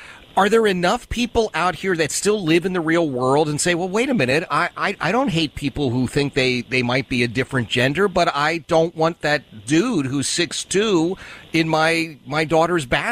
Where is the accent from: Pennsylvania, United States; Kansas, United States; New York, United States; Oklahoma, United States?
Pennsylvania, United States; Philadelphia; Yeah, listen, I grew up in Philadelphia. We were all Democrats. I never met a Republican when I was a child. We didn't have them in our neighborhood.